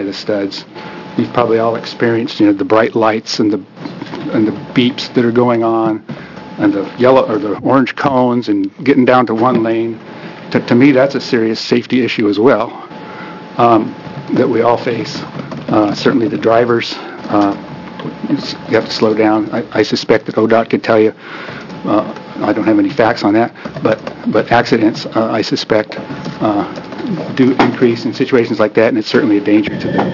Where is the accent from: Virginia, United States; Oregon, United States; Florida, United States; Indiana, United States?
Oregon, United States; Salem; born there; I was born here in Salem, and I've been driving the mountains to this to Hoodoo and the Hood area since I was probably 16 years old.